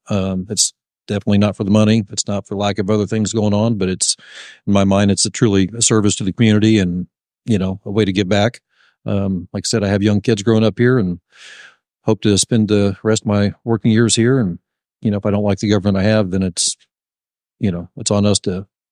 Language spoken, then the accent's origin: English; New Castle, Indiana, United States; Born and raised in Newcastle. Wife and I raised a family here. Went to Ball State.